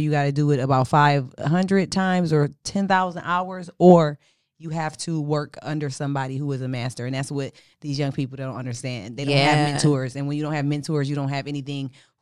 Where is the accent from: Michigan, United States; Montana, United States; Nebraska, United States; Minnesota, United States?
Michigan, United States; Detroit; I am from Detroit, where Little Willie invented the quick weave.